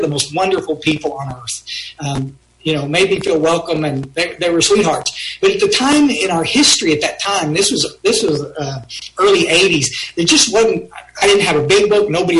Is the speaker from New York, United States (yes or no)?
no; Texas, United States; Myers and I were raised here in the Hill Country.